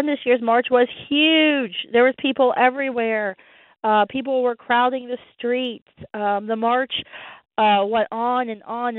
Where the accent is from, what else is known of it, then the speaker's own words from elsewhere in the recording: West Virginia, United States; Well, I grew up in West Virginia, near Pittsburgh, Pennsylvania.